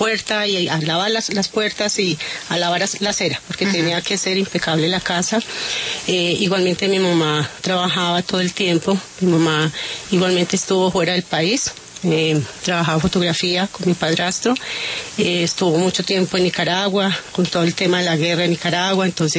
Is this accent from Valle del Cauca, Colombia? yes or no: no; Antioquia, Colombia; yo soy una paisa, vengo de una familia humilde, un barrio humilde